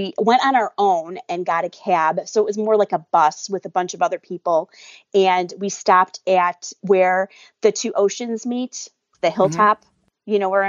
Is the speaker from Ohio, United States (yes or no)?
no; Chicago, Illinois, United States; And I'm from Chicago and I thought that was cool.